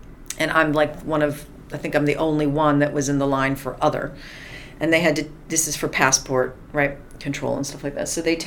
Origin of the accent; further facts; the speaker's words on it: Michigan, United States; I grew up in Michigan and was from Michigan.